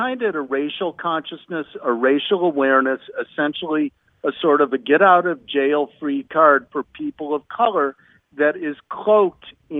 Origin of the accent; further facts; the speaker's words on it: Chicago, Illinois, United States; I experienced this living in my hometown of Chicago again last year in 2020.